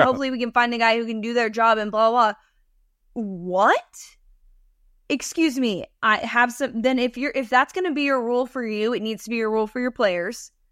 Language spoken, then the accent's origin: English; California, United States; That's because I'm from California.